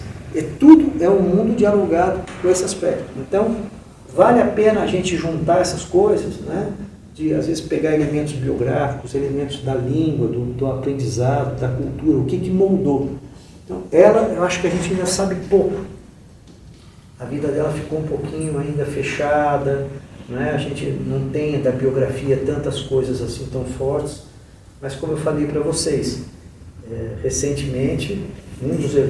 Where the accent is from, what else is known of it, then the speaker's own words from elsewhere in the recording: São Paulo, Brazil; para nós que somos paulistas e temos muita presença assim, com a coisa italiana